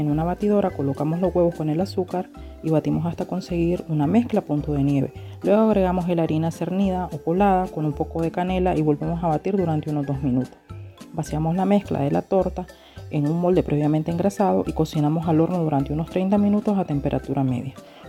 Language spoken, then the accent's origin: Spanish; Somoto, Madriz, Nicaragua; soy del municipio de Somoto, departamento de Madrid.